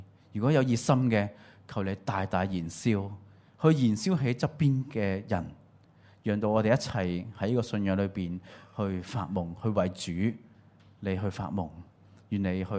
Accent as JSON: {"language": "Cantonese", "country": "Hong Kong", "said": "我哋香港人咧好精明噶嘛，係嘛？我哋慳即係好識慳錢噶嘛"}